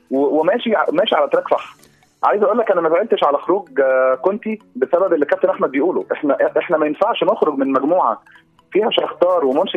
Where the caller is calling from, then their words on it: Saudi Arabia; بكلمك من السعوديه